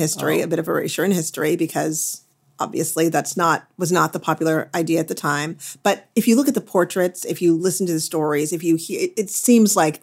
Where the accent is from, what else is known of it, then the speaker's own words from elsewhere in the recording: Midwest, United States; I had never been in love with living on the West Coast. I'm a Midwesterner at heart, and I'd gone to college in New England, and I always thought I would end up in New England.